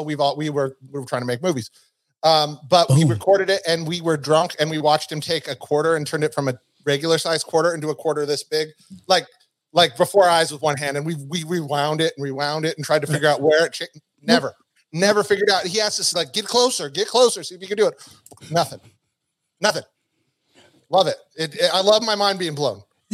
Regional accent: Reno, Nevada, United States; Like, I'm from Reno, right?

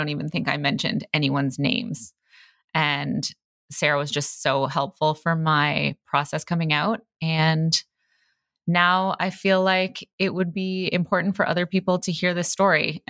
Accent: Toronto, Ontario, Canada; I'm from Toronto.

